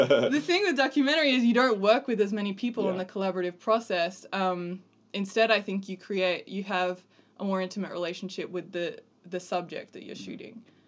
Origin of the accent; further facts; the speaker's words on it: Australia; moved away as an adult; now in United States; I grew up in Australia. I moved to America when I was 18, and my family moved to Saudi Arabia.